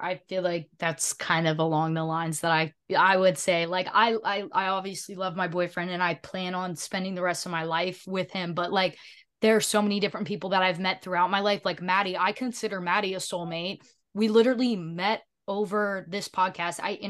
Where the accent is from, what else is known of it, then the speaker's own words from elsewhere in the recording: the South, United States; I'm from the South.